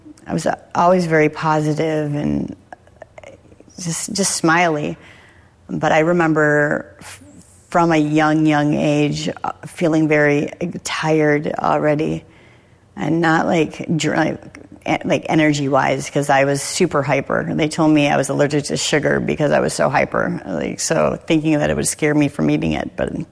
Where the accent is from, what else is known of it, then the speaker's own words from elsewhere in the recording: Texas, United States; I grew up, I was born in Texas, in southern Texas. My parents were addicts